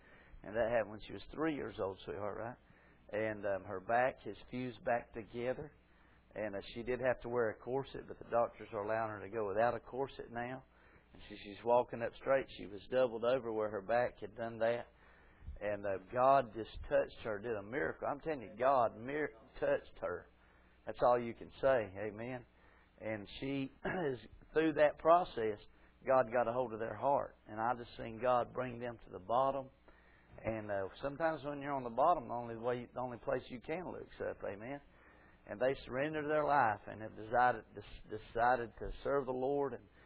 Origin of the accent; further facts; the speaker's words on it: United States; But being an American, there's a little bit of an anti-American spirit down there because of the coca production in Bolivia.